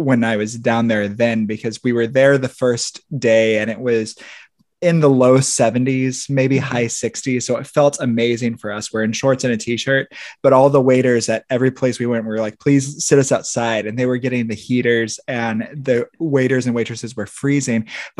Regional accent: Terre Haute, Indiana, United States; also born or lived in Milwaukee / Chicago; I grew up in Terre Haute, Indiana, spent some time in Milwaukee, then Chicago.

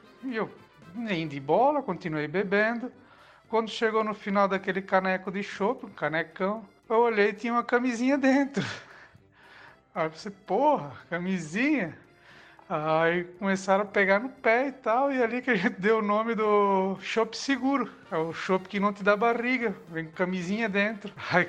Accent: Guabiruba, Santa Catarina, Brazil; sou de Guabiruba, Santa Catarina, município vizinho perto de Blumenau, onde ocorre a famosa Oktoberfest.

